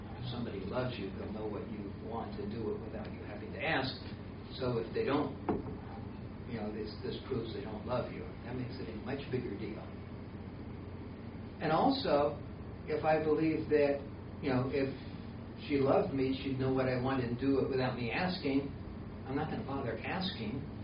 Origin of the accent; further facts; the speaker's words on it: Deep South, United States; You know, I grew up in the Deep South, and where we lived, you know, it was the norm was if you're friends with somebody, you just drop by unannounced.